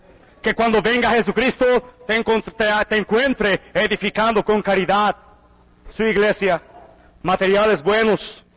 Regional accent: Mexico; qué vergüenza para mí como mexicano, qué vergüenza para mí como habla hispano, como hombre que recibió la palabra de Dios en español

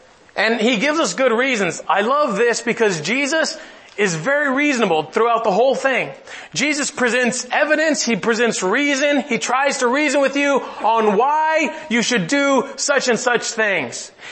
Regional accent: Mexico; And I grew up in Mexico and they made us stand outside the front of the classroom

